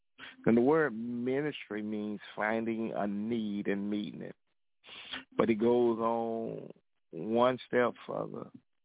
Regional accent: Florida, United States; Being at the beach, I grew up in Florida, and we go down to the beach

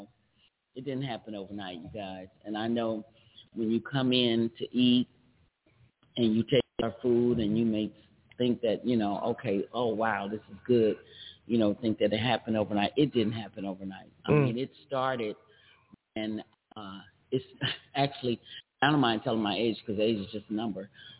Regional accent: California, United States; also born or lived in Atlanta; now in Gastonia, United States; I've been here for 5 years, and I moved here from Atlanta, originally from California

